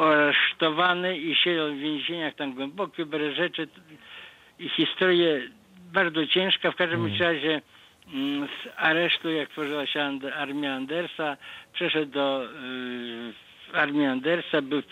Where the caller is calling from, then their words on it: Szczecin, West Pomeranian Voivodeship, Poland; Ja jestem ze Szczecina, dzwonię, jestem sybirakiem i synem legionisty.